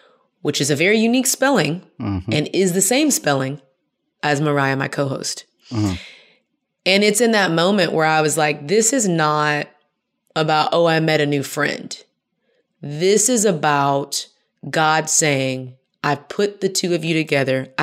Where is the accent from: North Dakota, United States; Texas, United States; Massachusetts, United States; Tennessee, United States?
Texas, United States; Houston; now in Atlanta, United States; I grew up in Houston, very diverse, competitive cheerleader, a lot of white friends, a lot of Mexican friends, Asian, I mean, just in this bubble. And so I moved to Atlanta.